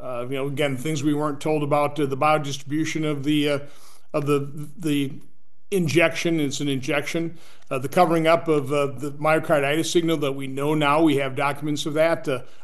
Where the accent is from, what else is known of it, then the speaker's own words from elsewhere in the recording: Oshkosh, Wisconsin, United States; now in Washington, United States; I'm an accountant from Oshkosh, Wisconsin, came here, never ran for office. All of a sudden here in Washington, D.C.